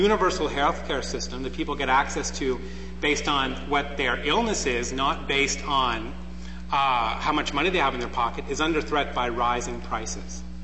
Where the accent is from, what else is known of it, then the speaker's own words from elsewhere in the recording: Canada; And I'm from Canada.